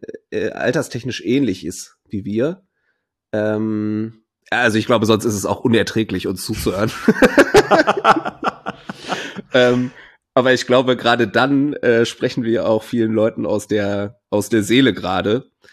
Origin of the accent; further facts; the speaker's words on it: North Rhine-Westphalia, Germany; die anderen haben aber so richtig auf die Schnauze Metalcore gemacht oder so Bollo-Hardcore bei uns im Pott irgendwie viel.